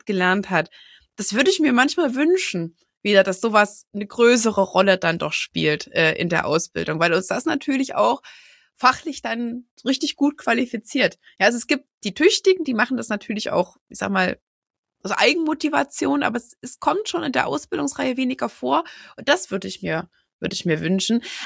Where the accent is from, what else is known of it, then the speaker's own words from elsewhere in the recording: Gera, Thuringia, Germany; ich komme hier aus Gera, hier ist hier alles, was hier angrenzt, ist Kuhdorf so in etwa